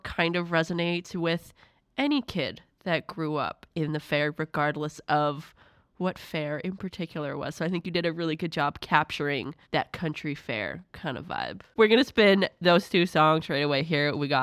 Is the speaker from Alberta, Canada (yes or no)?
no; Ontario, Canada; I grew up in Ontario for a number of years. And there are fairs every weekend there, like county fairs.